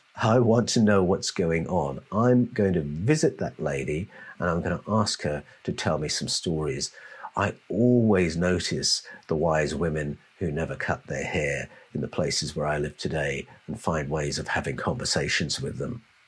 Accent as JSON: {"language": "English", "country": "United Kingdom", "tie": "born or raised there", "said": "if I talk about growing up in Britain"}